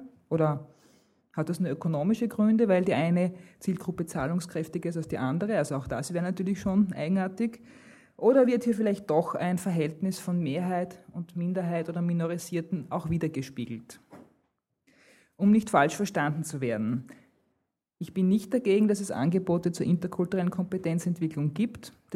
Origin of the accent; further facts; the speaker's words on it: Styria, Austria; Ich komme aus der Steiermark, es gibt auch immer unterschiedliche Entwicklungen.